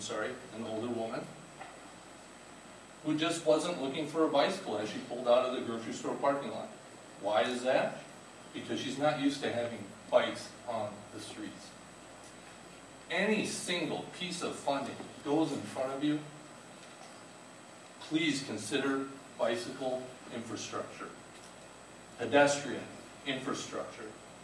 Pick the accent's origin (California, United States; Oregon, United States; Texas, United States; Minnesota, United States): Minnesota, United States; Eagan; I grew up in Eagan, west of 35E.